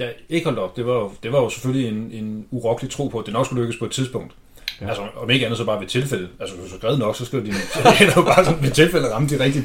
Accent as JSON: {"language": "Danish", "town": "Ringsted", "region": "Zealand", "country": "Denmark", "said": "Jeg kommer fra Ringsted"}